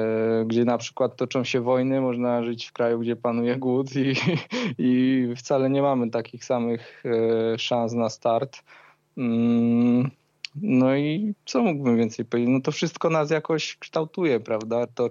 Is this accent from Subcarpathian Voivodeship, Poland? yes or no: no; Skała, Lesser Poland, Poland; mieszkam tutaj od urodzenia i z tym miejscem czuję się silnie związany.